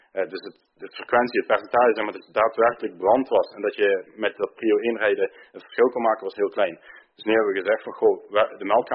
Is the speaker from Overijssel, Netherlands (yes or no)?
no; Brunssum, Limburg, Netherlands; ik ben zelf uit Brunsum, dus ik ben extra met de auto op en neer gaan rijden.